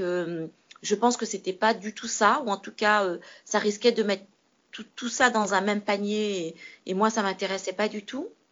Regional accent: Senegal; Alors moi je suis née au Sénégal et j'ai grandi au Sénégal. Oui. Donc je suis sénégalaise en fait.

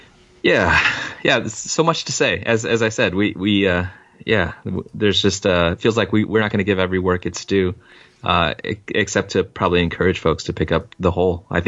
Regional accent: California, United States; I can say as a Californian, in very absurdist terms.

